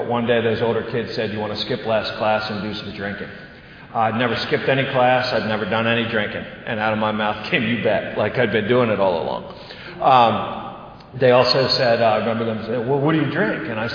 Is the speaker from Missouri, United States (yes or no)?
no; Baltimore, Maryland, United States; I grew up in Baltimore, Maryland. I grew up in a brutal, brutal home